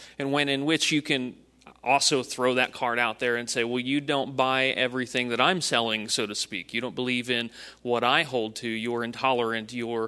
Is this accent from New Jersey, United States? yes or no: yes; New Jersey, United States; I just had a guy that I grew up with in Jersey just this week drop that card on my lap